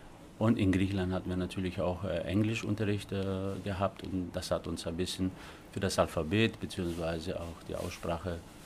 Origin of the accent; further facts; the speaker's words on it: Osnabrück, Lower Saxony, Germany; Ja, ich fühle mich Schinkel. Ich bin in Schinkel mehr und weniger groß geworden.